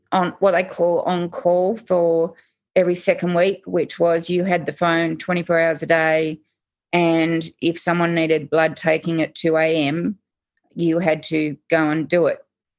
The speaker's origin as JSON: {"language": "English", "town": "Sydney", "region": "New South Wales", "country": "Australia", "tie": "born or raised there", "said": "Born and raised lower north shore of Sydney, causing trouble from a young age at my perceived injustices in the world."}